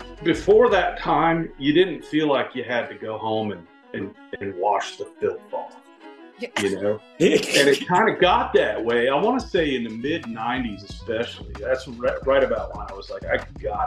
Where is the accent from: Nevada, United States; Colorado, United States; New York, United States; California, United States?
Colorado, United States; Aspen; I tell people now, about growing up in Aspen, where we had, you know … played on the softball teams.